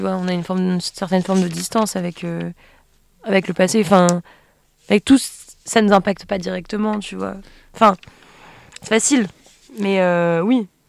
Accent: Brittany, France; Je suis bretonne. Je suis bretonne.

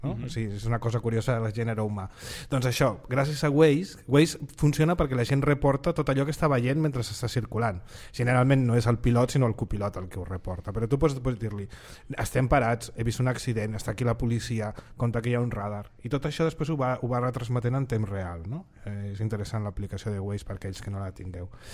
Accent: Barcelona, Catalonia, Spain; Soc de Barcelona, però sí. Soc de la perifèria.

